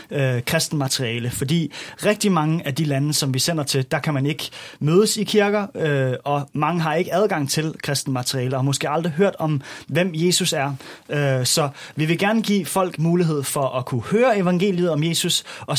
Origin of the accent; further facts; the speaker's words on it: Capital Region, Denmark; Jamen, jeg kommer oprindeligt fra Bornholm